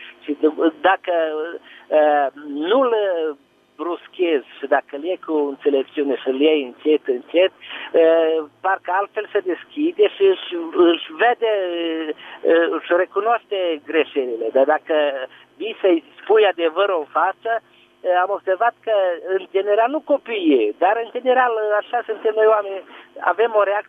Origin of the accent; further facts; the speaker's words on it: Mureș County, Romania; Eu sunt din județul Mureș, dar vă sunt tocmai de la Satu Mare.